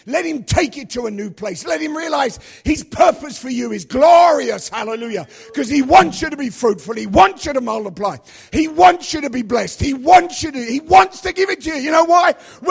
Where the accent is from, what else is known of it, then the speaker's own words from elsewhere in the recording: United Kingdom; And I'm British.